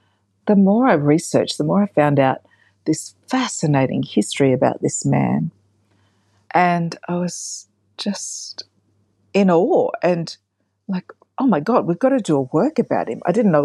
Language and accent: English; South Australia, Australia; I grew up in South Australia.